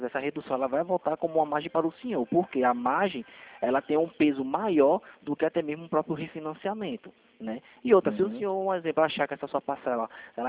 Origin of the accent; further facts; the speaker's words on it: Recife, Pernambuco, Brazil; eu sou daqui de Recife